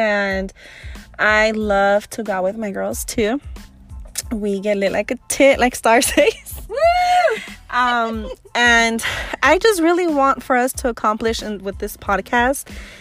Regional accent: California, United States; We are just 3 girls from the A18. We're from the San Fernando Valley.

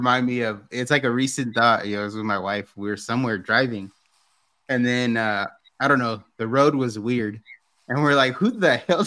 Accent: San Jose, California, United States; We're from San Jose originally.

